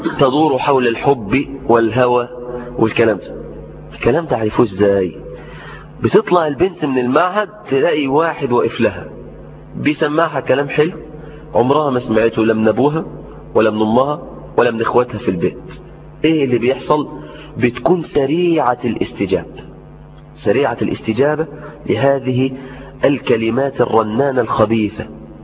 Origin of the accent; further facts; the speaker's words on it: Mansoura, Dakahlia, Egypt; في قرية من القرى عندنا في المنصورة